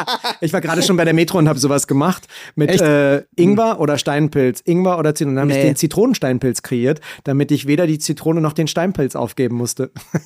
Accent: Berlin, Germany; Berlin ist meine Heimat und ich arbeite dort. Mein Herz habe ich an Graz verloren.

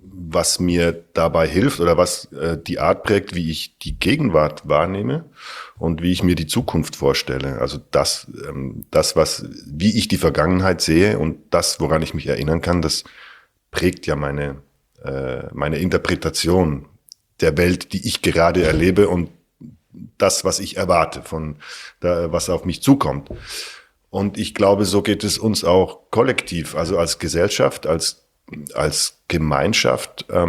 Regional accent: Switzerland; dass Erinnerungskultur bei uns in der Schweiz nicht keinen hohen Stellenwert hat

